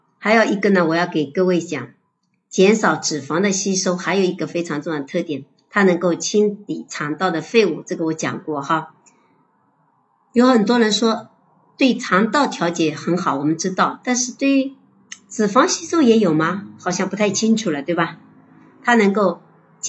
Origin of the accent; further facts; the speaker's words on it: China; 我们中国人一般都追求的比较瘦嘛